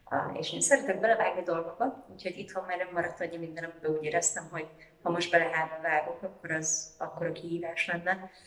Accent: Budapest, Hungary; moved away as an adult; now in Michigan, United States; Itt végeztem minden iskolát, itt éltem, itt vannak a barátaim.

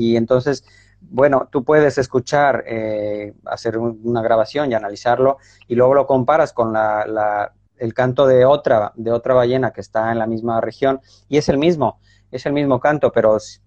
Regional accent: Mexico; Yo no soy mexicano, me crié en México.

